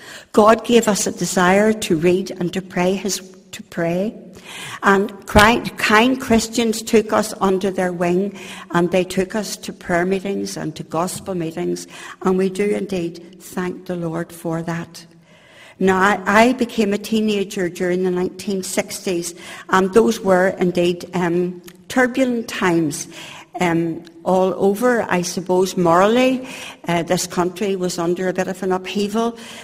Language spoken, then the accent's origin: English; Bangor, Northern Ireland, United Kingdom; born there; I was born in Bangor, County Down, of County Donegal parents. Mum and Dad weren't saved. They were nominal Church of Ireland